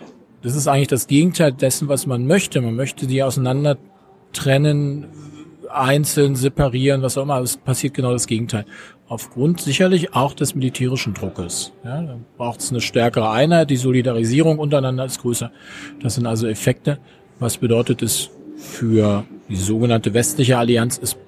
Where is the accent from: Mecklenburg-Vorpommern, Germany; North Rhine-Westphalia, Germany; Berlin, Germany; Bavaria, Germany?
Berlin, Germany; now in Freiburg, Germany; Ich komme aus Freiburg oder wohne in Freiburg, komme eigentlich aus Berlin. Hört man mir nicht an.